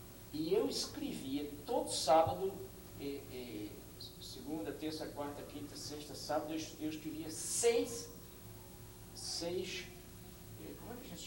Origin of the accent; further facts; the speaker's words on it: Recife, Pernambuco, Brazil; born there; perto da casa onde eu nasci, que eu visito sempre, toda vez que vou ao Recife